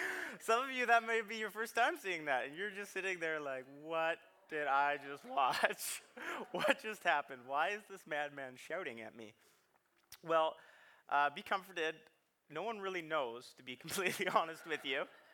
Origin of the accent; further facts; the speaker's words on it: Canada; I'm not going to shout like he did. Maybe if I get fired up, I will later, but I'm Canadian, so I'm just going to take it slow.